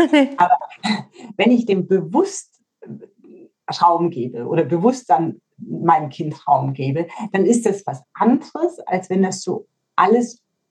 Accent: Bavaria, Germany; entweder ich muss was gescheit machen, wie man bei uns in Bayern sagt, oder ich lasse es ganz.

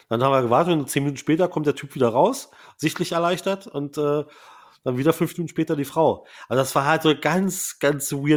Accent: Braunschweig, Lower Saxony, Germany; Damals habe ich selber noch im Retail gearbeitet, in Braunschweig, wo ich herkomme.

